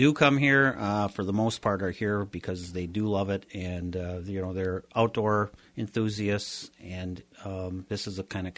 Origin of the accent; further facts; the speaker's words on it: Keweenaw, Michigan, United States; I was born and raised in Keweenaw. I've lived here, even though I've worked in Marquette for 25 or 28 years. I've lived here in Houghton, this is my home.